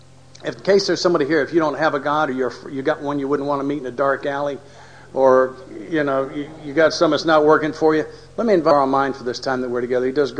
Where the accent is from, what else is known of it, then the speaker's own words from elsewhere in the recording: Nashville, Tennessee, United States; And I'm from Nashville, Tennessee.